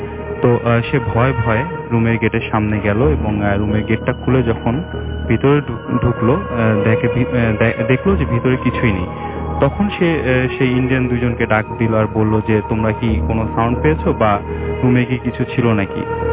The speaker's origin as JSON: {"language": "Bangla", "town": "Mirpur", "region": "Dhaka Division", "country": "Bangladesh", "said": "মিরপুর থেকে এসেছি।"}